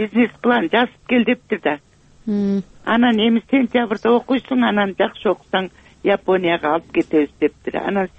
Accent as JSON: {"language": "Kyrgyz", "region": "Talas Region", "country": "Kyrgyzstan", "said": "Таластанбыз биз."}